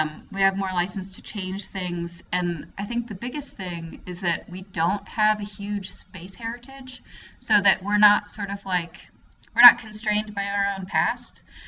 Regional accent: Atlanta, Georgia, United States; I'm from Atlanta, so Waffle House is a special place in my heart.

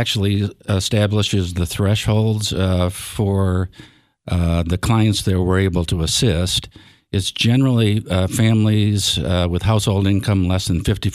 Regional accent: Saginaw, Michigan, United States; I was born and raised in Michigan in the Saginaw area. I moved to Berrien County in 1993 with a kind of a hop and a jump and a few different places in between.

